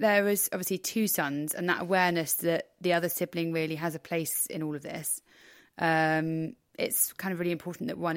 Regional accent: United Kingdom; So as a British woman

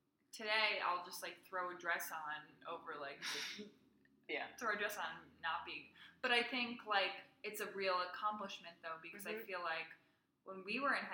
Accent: New York, United States; Like, as a girl, I would say, like, growing up in New York and going to an all-girls school

